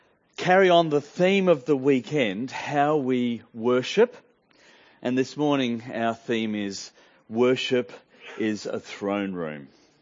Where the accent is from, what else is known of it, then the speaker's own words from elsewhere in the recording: Australia; But on the whole in Australia, we don't much pay attention to protocols. But that's why being Australian means sometimes it's hard to read the Bible.